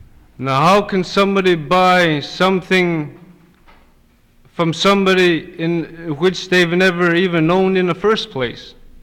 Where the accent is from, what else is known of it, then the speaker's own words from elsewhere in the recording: Akiak, Alaska, United States; I'm from Akiak.